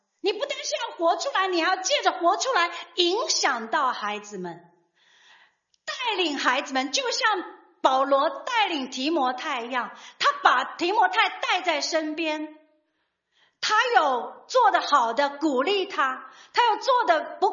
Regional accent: China; 不是我们中国人特别喜欢啊，孩子需要什么我们就给

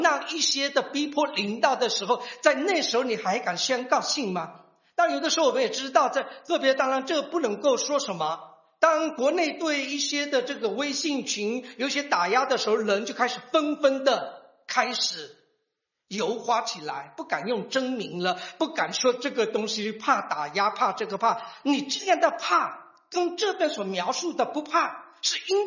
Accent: China; 这个因为我来自中国，我只能讲中国

